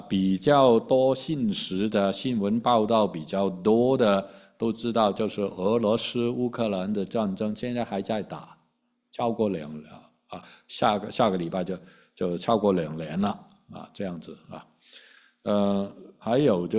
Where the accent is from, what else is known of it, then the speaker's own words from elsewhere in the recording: Hong Kong; 但是我是南方人啊，我是香港人啊。我们呢南方人呢，尤其是广东一带，就吃盘菜。